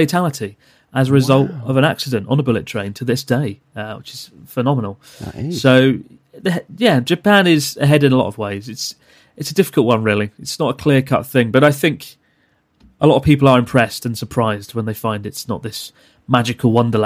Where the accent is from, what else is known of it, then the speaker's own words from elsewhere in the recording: Maidstone, South East England, United Kingdom; So I'm from Kent, which is just outside of London, about 45 minutes. And it's a little town called Maidstone.